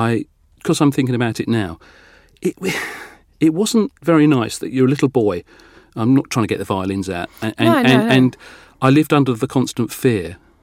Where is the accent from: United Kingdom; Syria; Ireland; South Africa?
Ireland; my dad was called Patrick, because I'm Irish.